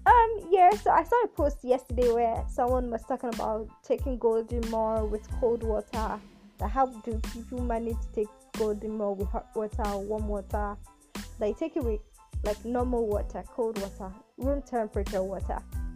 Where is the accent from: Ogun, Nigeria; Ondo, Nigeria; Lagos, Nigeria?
Ogun, Nigeria; Abeokuta; I am from Ogun State, Nigeria. I'm from Abeokuta, a proud Ijaya girl. Yeah, very, very proud. I was born in Abeokuta, and I grew up in Abeokuta.